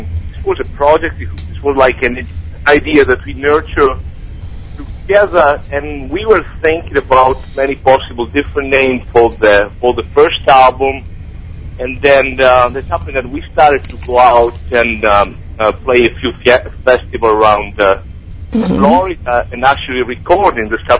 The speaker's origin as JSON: {"language": "English", "town": "Bologna", "region": "Emilia-Romagna", "country": "Italy", "said": "I'm from Bologna. This city might not be very well known, but that's basically where all the action is."}